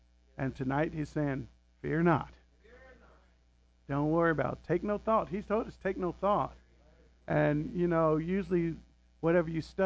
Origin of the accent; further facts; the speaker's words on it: Dayton, Ohio, United States; I never would have dreamed that a little boy born and raised in Dayton, Ohio, would be going around the world preaching in other countries. I never thought I'd even leave Dayton.